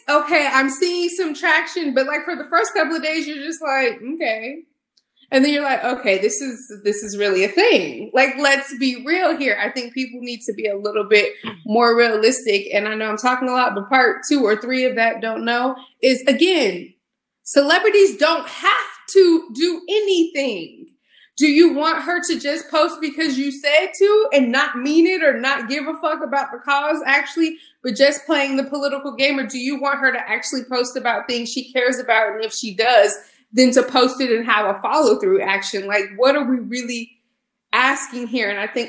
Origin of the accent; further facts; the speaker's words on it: Houston, Texas, United States; I'm from Houston, was not